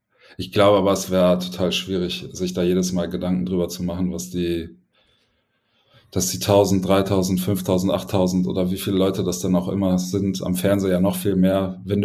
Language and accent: German; Berlin, Germany; ich bin aufgewachsen in Berlin, hatte also so in Berlin-Neukölln, hatte so Hochhäuser um mich rum, viel Stadt, ganz viel Asphalt und Teer.